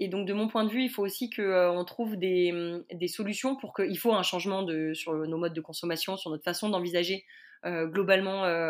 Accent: Auvergne-Rhône-Alpes, France; Donc nous en plus, on vient de Haute-Savoie

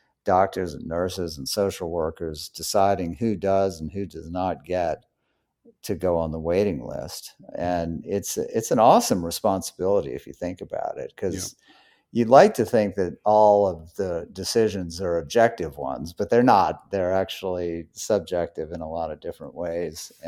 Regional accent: New Orleans, Louisiana, United States; So I grew up in New Orleans

